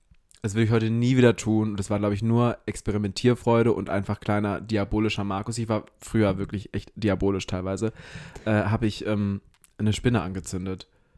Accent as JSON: {"language": "German", "town": "Wesel", "region": "North Rhine-Westphalia", "country": "Germany", "said": "also ich komme aus Wesel und Wesel, es gibt halt quasi so den innerstädtischen Bereich."}